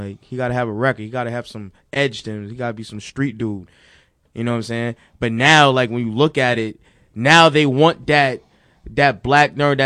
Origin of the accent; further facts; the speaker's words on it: New York, United States; It's like, you know, growing up in Harlem, East New York.